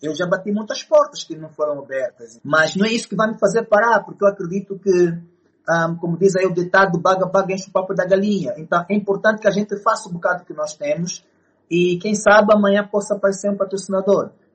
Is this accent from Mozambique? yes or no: no; Angola; Quando eu sou angolano, não se vê muito em Angola. Nós em Angola somos muito ocidental